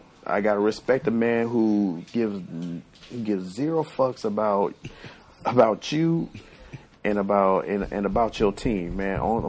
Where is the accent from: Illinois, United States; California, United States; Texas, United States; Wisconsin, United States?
Illinois, United States; Chicago; Yes, I'm not a baseball fan, but hey, man, I'm from Chicago. So, hey, gotta support the Cubs.